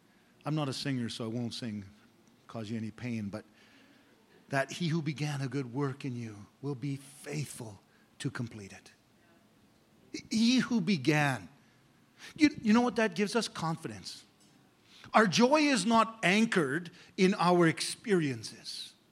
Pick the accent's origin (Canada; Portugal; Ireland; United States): Canada; also born or lived in Africa; I grew up in Canada. I'm a Canadian. Spent a long time now in Africa, so I'm kind of confused. I'm a hybrid